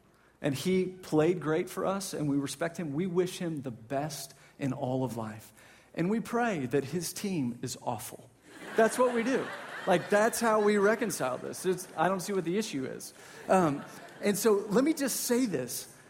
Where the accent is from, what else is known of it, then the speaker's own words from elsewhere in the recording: Dallas, Texas, United States; I grew up in Dallas, so I'm a Dallas sports fan.